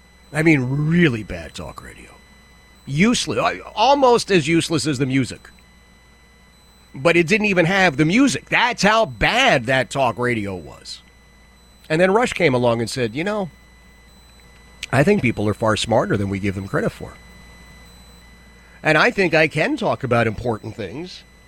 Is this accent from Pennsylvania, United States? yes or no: yes; Philadelphia, Pennsylvania, United States; But as a kid, growing up in Philadelphia, and every community had a similar situation, but growing up in Philadelphia, we had some amazingly talented radio people.